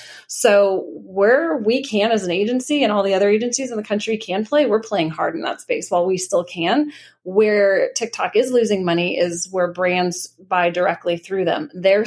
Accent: Florida, United States; Like, I come from Florida where we have hurricanes.

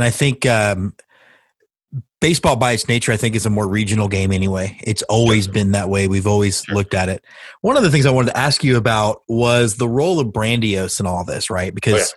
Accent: Houston, Texas, United States; Like, as you know, I grew up in Houston, so I was an Astros buddy.

